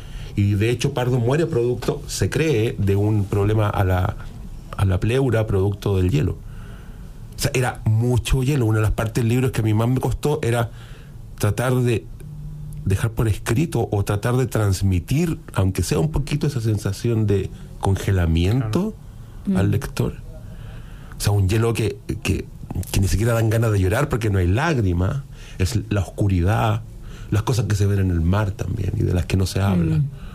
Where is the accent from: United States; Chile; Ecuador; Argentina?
Chile; Antofagasta; Yo soy antofagastino, me crié con el mar enfrente y el desierto atrás, pero claro, el desierto de arena finalmente.